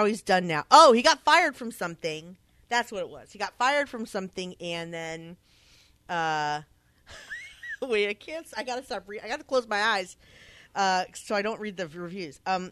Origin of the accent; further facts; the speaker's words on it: Philadelphia, Pennsylvania, United States; Philadelphia is in my hometown. I really want to see everyone there.